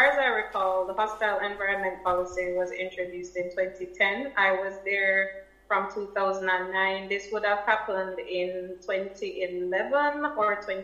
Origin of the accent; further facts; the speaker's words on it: Jamaica; now in United Kingdom; My Jamaican passport. I'm a Jamaican